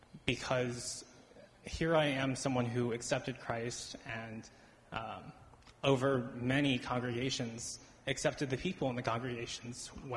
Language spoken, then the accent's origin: English; Texas, United States; I am originally from Texas. I was born and raised there